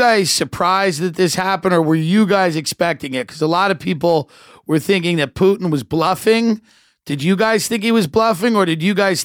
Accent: United States; I'm a comedian from America.

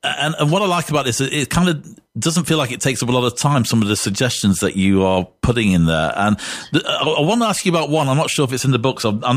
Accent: United Kingdom; And I, as a British person, was really surprised how much it would cost to maybe just have a broken arm in the US

